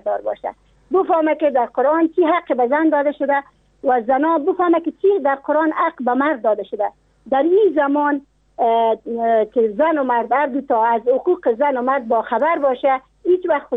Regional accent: Nimruz, Afghanistan; نه والله، در ولایت ما اوقدر اگر راست پرسان کنی بزن زیاد حق نداده.

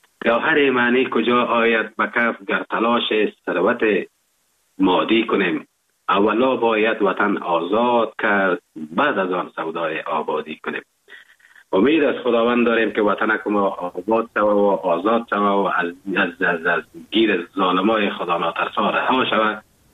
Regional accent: Afghanistan; moved away as an adult; now in Germany

